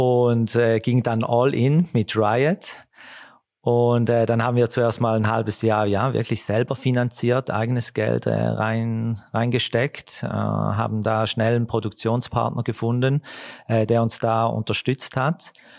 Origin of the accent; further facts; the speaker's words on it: Eastern Switzerland, Switzerland; Und ich komme hier aus der Ostschweiz, habe mich dann beworben und habe den Job bekommen